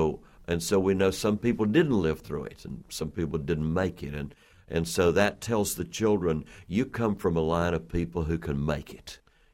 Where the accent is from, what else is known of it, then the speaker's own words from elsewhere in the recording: Appalachia, United States; Yeah, we have four tellers here this weekend, and I'm from the Appalachians.